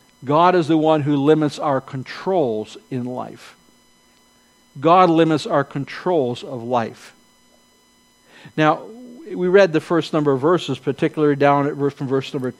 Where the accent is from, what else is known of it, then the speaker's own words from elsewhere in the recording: Grimsby, Ontario, Canada; born there; I was born in Grimsby, Ontario. I was born to … I was born, and still am, a male, unapologetically.